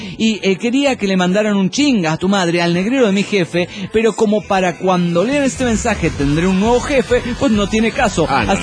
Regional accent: Mexico; Los únicos que cruzamos la frontera, queridos, somos los mexicanos.

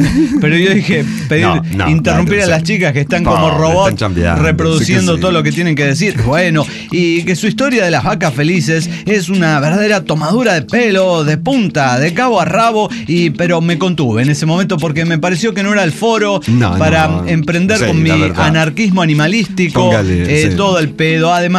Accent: León, Guanajuato, Mexico; soy de León, Guanajuato, güey

